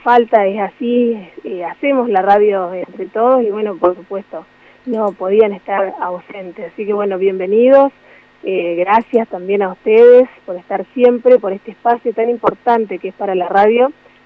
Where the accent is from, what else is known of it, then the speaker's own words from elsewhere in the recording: Argentina; somos nosotros, somos el pueblo argentino